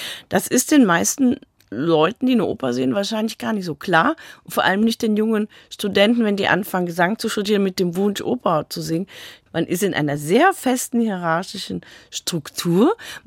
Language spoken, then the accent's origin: German; Rhineland, Germany; also born or lived in Venezuela; also als Rheinländer hat man das vielleicht auch sowieso eher immer, das Glas eher halb voll als halb leer zu sehen.